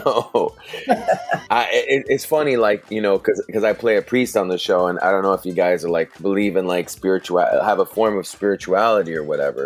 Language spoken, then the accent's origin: English; Queens, New York, United States; also born or lived in Miami; Went to Queens from Miami, but I was only there for 3 months, and then you know I grew up mainly in Queens.